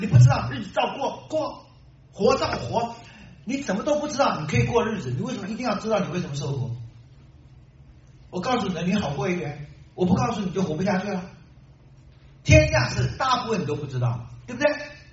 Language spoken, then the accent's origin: Chinese; Taiwan; 我从小在台湾读书